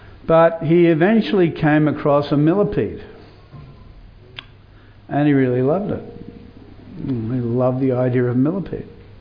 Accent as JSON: {"language": "English", "town": "Sydney", "region": "New South Wales", "country": "Australia", "tie": "born or raised there", "lives_now": "Perth, Australia", "said": "So I grew up next to the beach. I come originally from Bondi. I grew up in the eastern suburbs of Sydney, and I spent most of my life at the beach."}